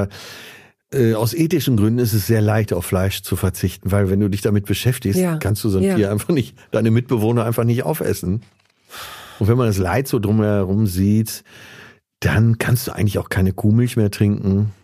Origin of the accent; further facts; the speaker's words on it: Essen, North Rhine-Westphalia, Germany; born there; 1965 bin ich in Essen zur Welt gekommen.